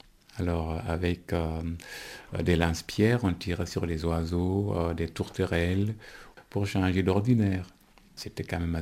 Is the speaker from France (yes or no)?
no; Burkina Faso; moved away as an adult; now in Switzerland; bonjour. Je suis originaire du Burkina Faso, j'ai 56 ans et cela fait bientôt 30 ans que je vis en Suisse